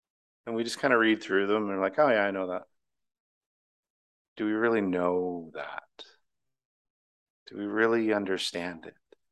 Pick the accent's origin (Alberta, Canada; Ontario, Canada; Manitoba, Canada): Ontario, Canada; That may be a product of growing up in Southern Ontario